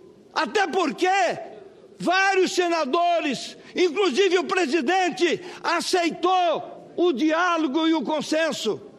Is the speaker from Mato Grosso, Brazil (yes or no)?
yes; Mato Grosso, Brazil; born there; eu sou brasileiro, sou mato-grossense e nasci na fronteira desse país.